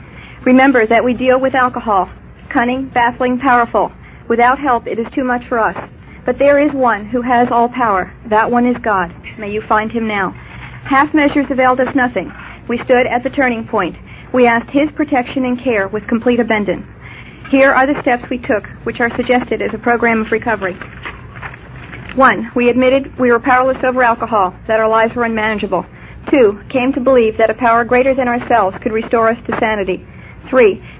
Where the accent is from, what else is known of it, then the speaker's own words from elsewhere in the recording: Irvine, California, United States; I'm from Irvine, California, and my sobriety date is 9/27/77.